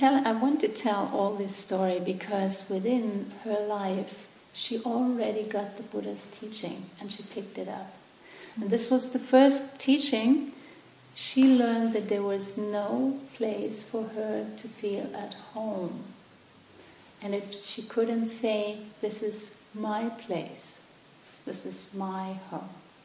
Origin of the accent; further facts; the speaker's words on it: Berlin, Germany; It's actually where I come from Germany.